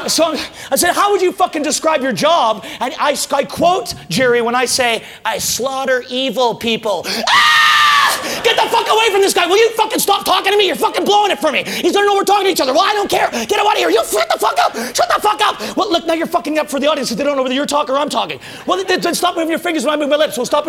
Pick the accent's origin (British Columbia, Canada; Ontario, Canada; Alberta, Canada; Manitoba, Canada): Ontario, Canada; Toronto; It's because I'm Canadian. I'm from Toronto, right?